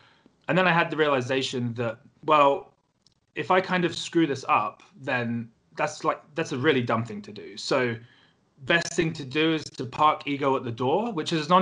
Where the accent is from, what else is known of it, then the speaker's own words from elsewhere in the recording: United Kingdom; Sure, no problem. So I'm British.